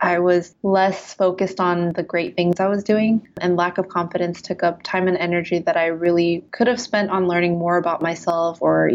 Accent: Georgia, United States; now in San Francisco, United States; I'm new to the Bay Area. I just moved here just a year ago, and I'm coming from the South in Georgia.

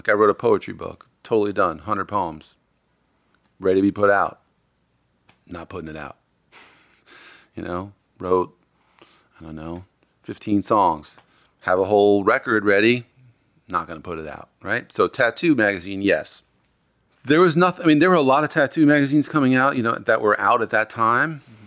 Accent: Long Island, New York, United States; I grew up in Long Island.

